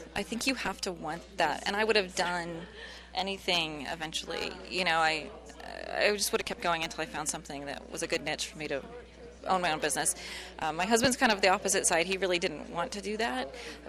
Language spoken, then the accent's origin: English; Idaho, United States; also born or lived in California; we're from Idaho, northern Idaho, and we moved to California for 5 years and came back home to be near family